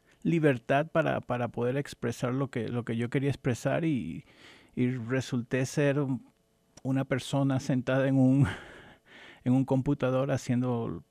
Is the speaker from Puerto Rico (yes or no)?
no; Venezuela; accent: Venezuelan; en Venezuela, te digo, crecí la mayor parte de mi vida fue en Venezuela. Yo pienso que en Venezuela, incluso por mi acento, yo creo que ellos me considerarían venezolano.